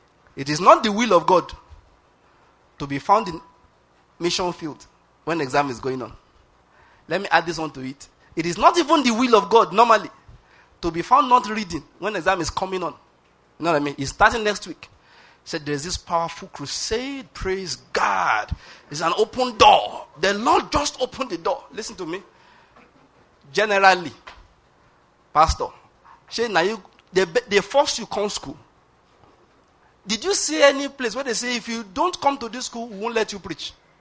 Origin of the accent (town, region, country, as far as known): Ondo, Nigeria